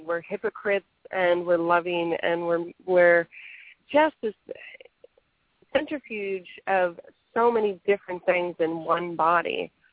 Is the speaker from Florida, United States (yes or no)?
yes; Florida, United States; coming to the crux of my battle with trying to relocate to my home state of Florida.